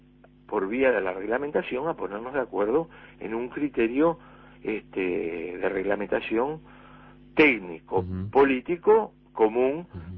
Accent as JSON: {"language": "Spanish", "country": "Uruguay"}